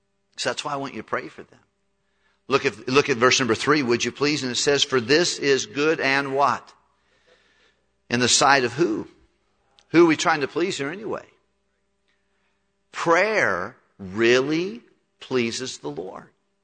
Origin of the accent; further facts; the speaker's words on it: United States; it's embarrassing, quite frankly, as an American